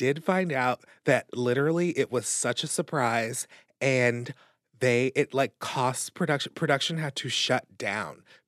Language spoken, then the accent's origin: English; United States; See, this is where I'm so proud to be an American.